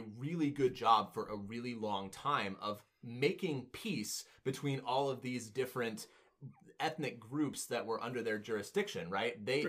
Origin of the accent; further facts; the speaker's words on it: United States; Because we come from America where it's like, oh, well, multiculturalism is the name of the game, right?